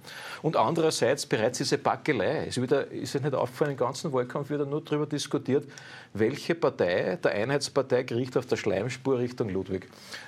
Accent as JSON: {"language": "German", "region": "Vienna", "country": "Austria", "said": "in den Bezirken Favoriten, da wo ich herkomme"}